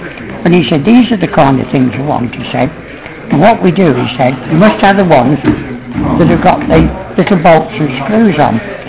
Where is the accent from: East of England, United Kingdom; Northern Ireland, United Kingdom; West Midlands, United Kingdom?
West Midlands, United Kingdom; Coventry; I lived in Coventry right from about 2 years old, you know. I mean, you could say old, so I was born in Coventry, you know.